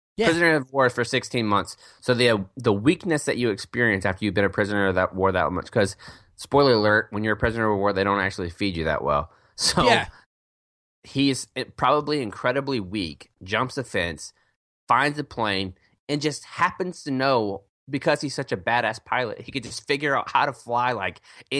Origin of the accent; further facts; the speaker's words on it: United States; Oh, no, that's a good thing about being American is there's plenty of badasses to go around.